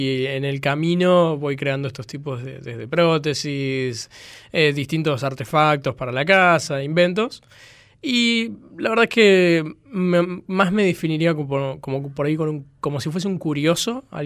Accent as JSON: {"language": "Spanish", "region": "Buenos Aires", "country": "Argentina", "tie": "born there", "said": "yo nací en Pompeya."}